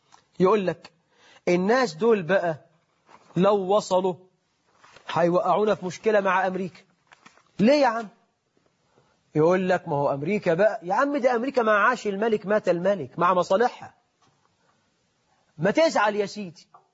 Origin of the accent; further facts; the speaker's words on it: Egypt; قلت له رايح أتفرج زي الناس، هو أنا مش من مصر ولا إيه؟